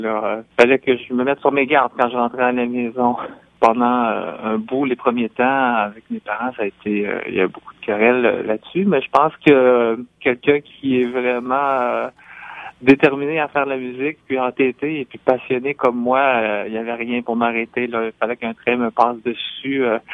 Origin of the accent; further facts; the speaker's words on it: Salaberry-de-Valleyfield, Quebec, Canada; moi, j'ai grandi à Valleyfield. J'ai jamais été près de la communauté. On n'a jamais eu le refuge de la communauté asiatique à Montréal.